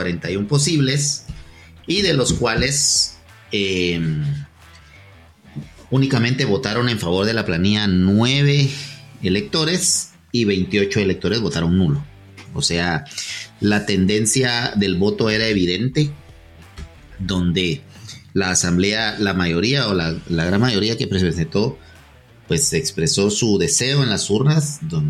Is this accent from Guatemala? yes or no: yes; Guatemala; nosotros somos guatemaltecos y los que hemos tenido la oportunidad de poder competir en el extranjero representando a nuestro país